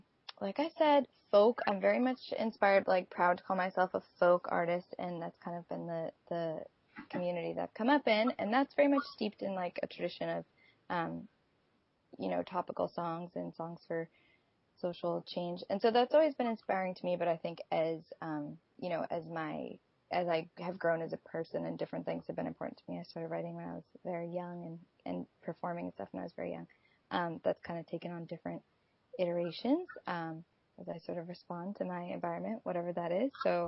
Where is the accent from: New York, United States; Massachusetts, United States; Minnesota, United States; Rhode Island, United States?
Massachusetts, United States; also born or lived in Nashville, United States; I'm a singer-songwriter, and I'm from the Boston area. I'm from the North Shore and kind of plugged into this sort of Americana folk music singer-songwriter scene that is actually alive and well in New England